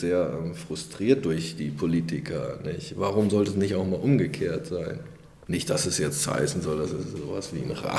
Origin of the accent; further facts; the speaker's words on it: Lower Saxony, Germany; Ich bin gebürtiger Emsländer, da gibt es viele Fliegen, viele Schweine, da gibt es viele Höfe.